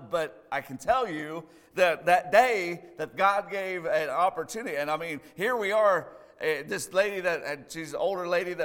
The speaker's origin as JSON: {"language": "English", "region": "Iowa", "country": "United States", "said": "I'm from Iowa. Anybody from Iowa in here? From Iowa? I'm from Iowa."}